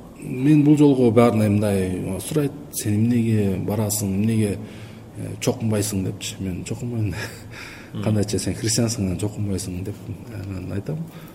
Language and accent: Kyrgyz; Bishkek, Kyrgyzstan; Менталитет алам, мен шаарда өстүм да, Бишкек.